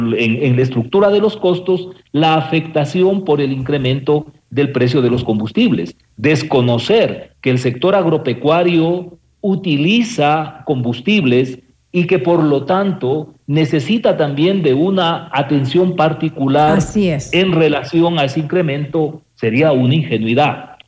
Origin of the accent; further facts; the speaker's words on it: Ecuador; en general como ecuatorianos